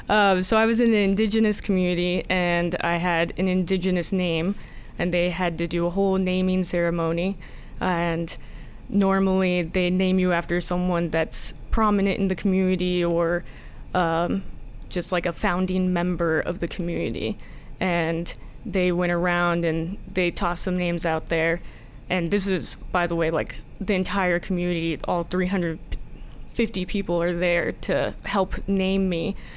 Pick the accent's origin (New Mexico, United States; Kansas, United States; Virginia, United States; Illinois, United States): New Mexico, United States; And a great thing about growing up in New Mexico is I had the opportunity to learn Spanish as the first language to read and write.